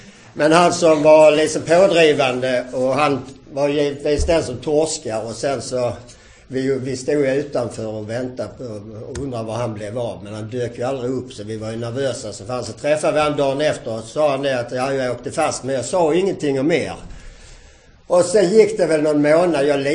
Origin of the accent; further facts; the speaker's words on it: Hässleholm, Skåne, Sweden; Jag föddes 1954 i... Hässleholm och är född och uppväxt i Hässleholm, har en 6 år äldre bror.